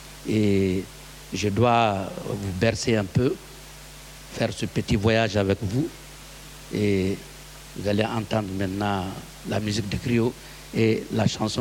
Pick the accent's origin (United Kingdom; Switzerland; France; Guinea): Guinea; un petit-fils de griot et un griot, artiste, musicien, chanteur. Je viens de la République de Guinée.